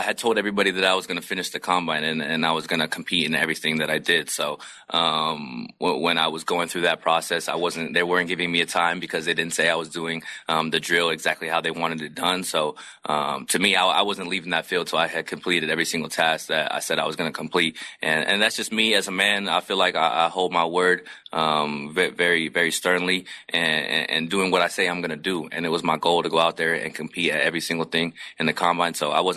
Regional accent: Seattle, Washington, United States; You know, I come from Seattle where people thought

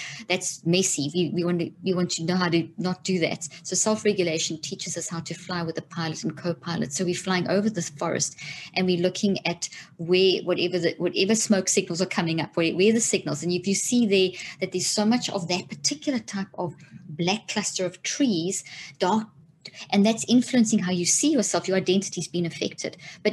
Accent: South Africa; moved away as an adult; also born or lived in Zimbabwe; now in United States; Yes, I was born in Zimbabwe, and that country alone had enough problems and still has, and then grew up in South Africa and all my kids were born there. And we've been in the States now for 13 years. So I was in South Africa in the apartheid era and the transition and the post.

